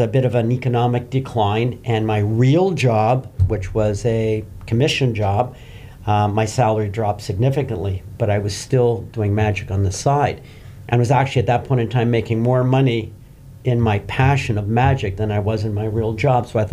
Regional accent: Canada; I'm originally from Canada, so I worked for the Canadian government for a number of years.

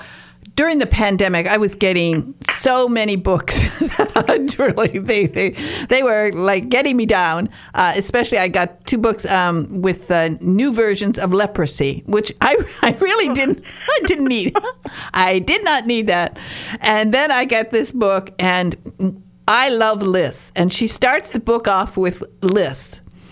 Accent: Michigan, United States; I'm a Youper from Upper Peninsula of Michigan, and we make fun of Canadians, although we talk very much alike.

